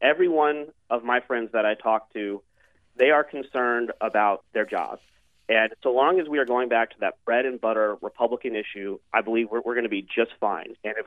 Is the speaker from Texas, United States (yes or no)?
yes; Houston, Texas, United States; You know, I'm originally from Houston, Texas, so I was born and raised in a border state. I grew up around immigrants.